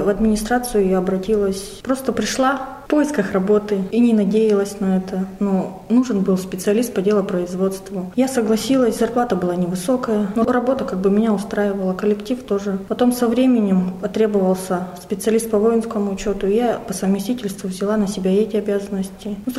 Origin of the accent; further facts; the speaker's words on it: Tyumen Oblast, Russia; Я родилась в Абатском районе, с мужем приехали оттуда. Приехали сюда спонтанно, оба родом с Абатского района.